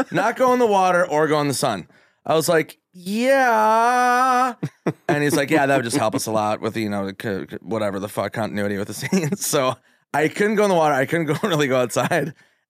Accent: Minnesota, United States; So I'm from Minnesota, bless its heart.

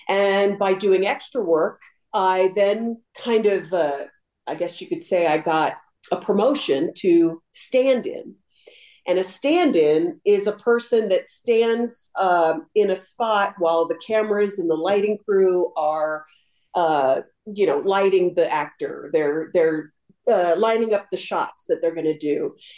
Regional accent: California, United States; So we were always going into the city, and it's just it's maybe kind of like growing up in New York a little bit, where you're exposed to a lot of things and cultures and people and ways of life.

